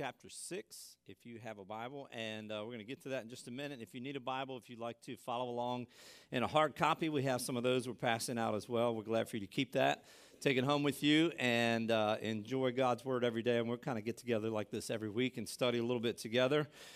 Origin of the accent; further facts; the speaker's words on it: Laurel, United States; Laurel, which is my hometown and in the high school I went to, Laurel is a juggernaut.